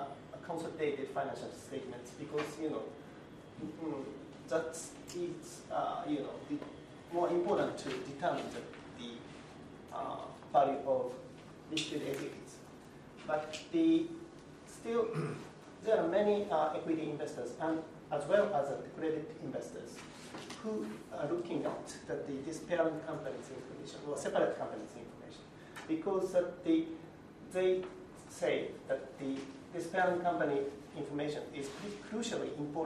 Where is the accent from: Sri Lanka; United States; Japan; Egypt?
Japan; English is a second language; I come from Japan, so we don't have the similar regulation that you have.